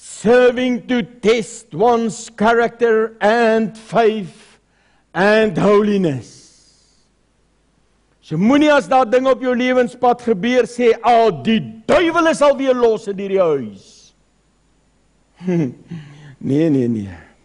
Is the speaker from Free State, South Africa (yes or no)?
yes; Free State, South Africa; Nou ja, ek het in die Vrystaatse goudvelde groot geword